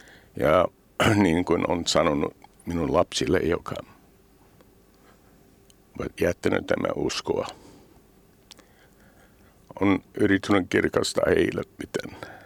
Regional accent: United States; Finnish is a second language; now in Finland; kaipaa monesti se minun kotimaa, USA ja minun perhe siellä

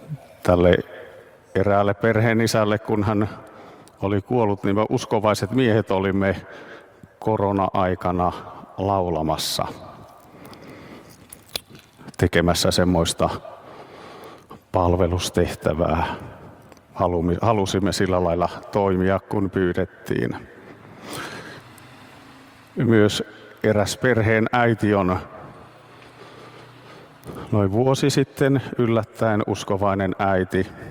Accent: Nurmo, South Ostrobothnia, Finland; Nurmon kirkossa, missä olen sieltä Seinäjoelta kotoisin

